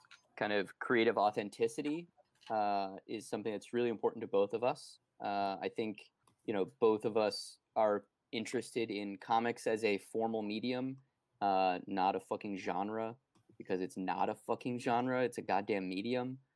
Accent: Arizona, United States; people have pointed out that Becca is from Arizona and that I'm from Arizona, which is very true.

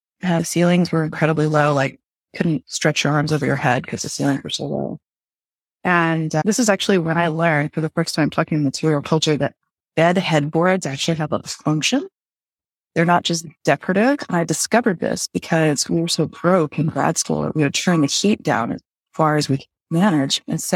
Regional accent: Houston, Texas, United States; I grew up in Houston, Texas

